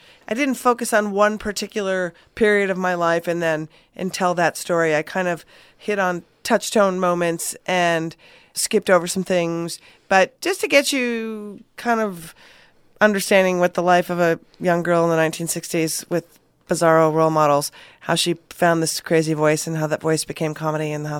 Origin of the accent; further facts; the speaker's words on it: Minnesota, United States; And for me, I grew up in Minnesota, and it was funny because I grew up with really conservative parents in the middle of what my dad called the People's Republic of Minnesota.